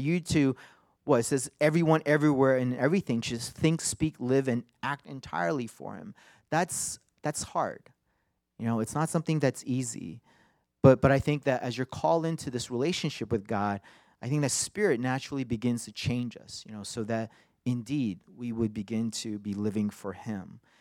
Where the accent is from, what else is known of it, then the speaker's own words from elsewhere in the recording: New York, United States; Yeah, and I think being a New Yorker, I like, you know, I think you guys are using the NIV, right?